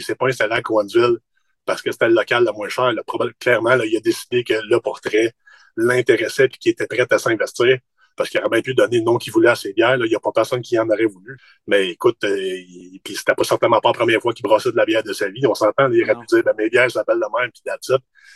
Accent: Cowansville, Quebec, Canada; c'est la microbrasserie qui est à Cowansville, ma ville natale.

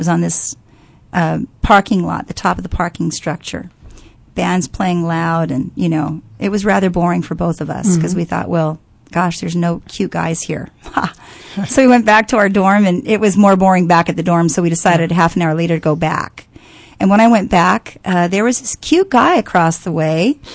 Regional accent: Honolulu, Hawaii, United States; also born or lived in Frankfurt, Germany / Puerto Rico; When I was born here in Honolulu at Queen's Hospital, and then at 10 months old, moved with my family. My dad was transferred to Frankfurt, Germany, and then we lived there for 3 years

